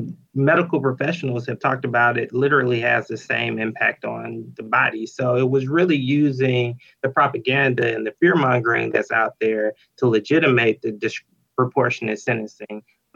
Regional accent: Georgia, United States; Yeah, and you know, Georgia's my home state. I'm originally from right outside of Atlanta, and that's very much how it went down.

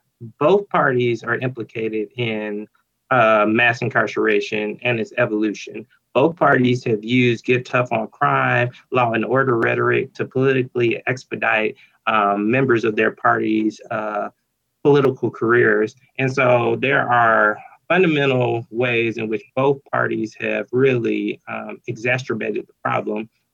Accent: Georgia, United States; Yeah, and you know, Georgia's my home state. I'm originally from right outside of Atlanta, and that's very much how it went down.

